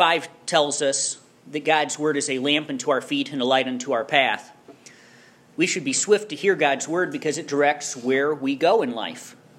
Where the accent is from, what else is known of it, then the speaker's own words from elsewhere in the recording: Iowa, United States; the privilege of growing up in Iowa, a small town of about 1,500 people, and most of my friends were farm kids.